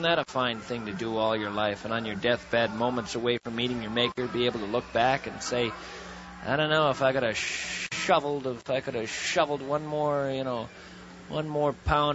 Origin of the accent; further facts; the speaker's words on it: Minnesota, United States; Growing up in Minnesota, you know, with a German background